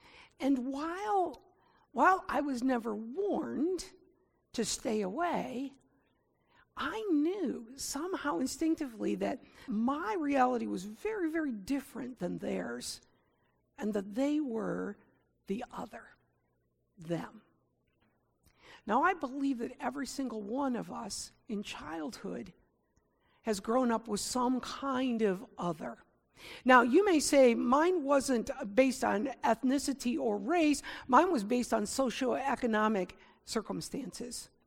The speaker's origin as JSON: {"language": "English", "region": "Michigan", "country": "United States", "tie": "born or raised there", "said": "Now, for me, I grew up in Michigan's Thumb. It was a rural area. I lived in a resort town. But I'll tell you that in that resort town, people of color did not come."}